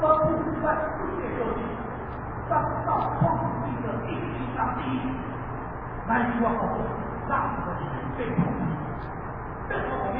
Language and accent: Chinese; Taiwan; 你会感受到我们台湾人中文的台语